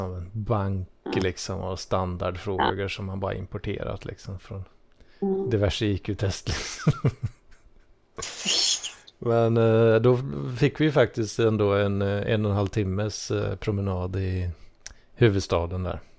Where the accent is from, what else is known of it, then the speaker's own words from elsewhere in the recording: Västra Götaland County, Sweden; I Västgötaslätta.